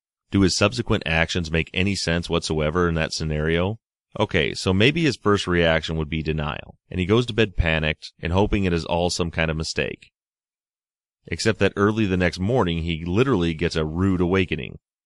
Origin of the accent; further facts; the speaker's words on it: Nashville, Tennessee, United States; I'm from Nashville, and I graduated in 2000. I went to college in Bowling Green, Kentucky.